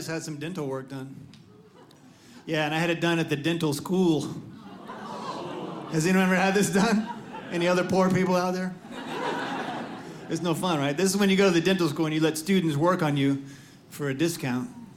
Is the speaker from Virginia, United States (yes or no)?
yes; Virginia, United States; also born or lived in New York City; I grew up in Virginia. I came from Virginia today.